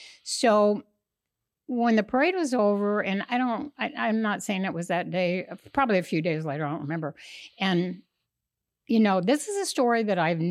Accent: Wichita, Kansas, United States; I'm from Kansas, born in Wichita.

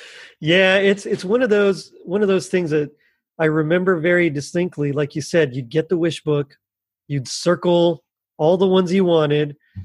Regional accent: Texas, United States; So like you mentioned, I am from South Texas. And so the closest like basketball team was like the Spurs. Of course, they're in San Antonio.

